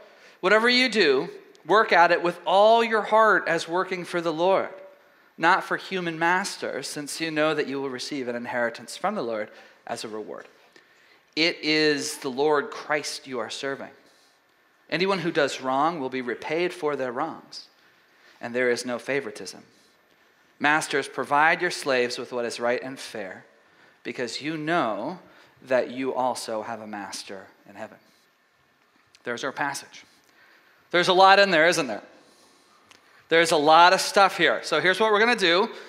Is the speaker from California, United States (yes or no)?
no; Texas, United States; but I come from East Texas, so it wasn't so much.